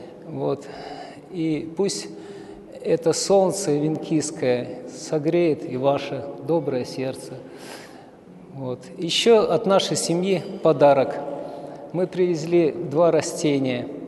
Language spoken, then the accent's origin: Russian; Sakha Republic, Russia; Мы приехали издалека сюда, из Якутии. Живем в сельской местности